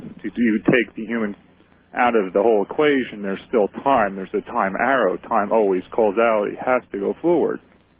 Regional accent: Philadelphia, Pennsylvania, United States; I'm from Philadelphia, and I know you're talking much about time travel

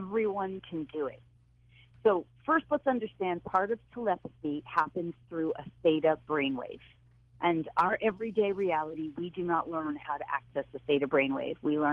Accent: New York, United States; I'm a New Yorker. We were New Yorkers

